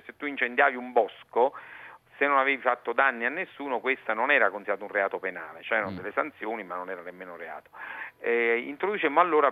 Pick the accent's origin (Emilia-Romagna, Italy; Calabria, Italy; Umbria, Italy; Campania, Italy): Campania, Italy; Salerno; Io sono di Salerno, poi sono stato eletto a Napoli